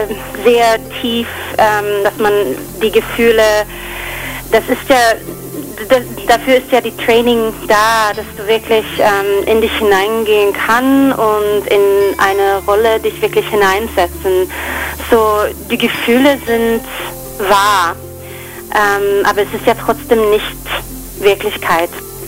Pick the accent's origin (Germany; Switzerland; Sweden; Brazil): Sweden; German is a second language; also born or lived in London; Aus Schweden.